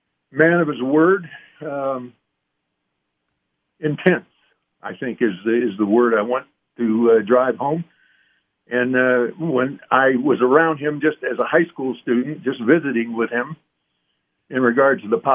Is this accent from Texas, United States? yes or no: no; Stowe, Ohio, United States; Well, I grew up in the country, and Stowe, Ohio is very much in the country. Northeastern Ohio, probably 30 miles southwest of Cleveland, about 12 miles from Akron.